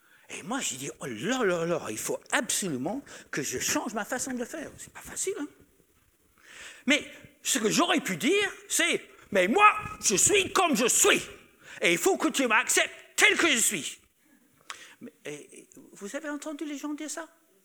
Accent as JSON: {"language": "French", "country": "France", "said": "On est des Français quand même. Des chrétiens."}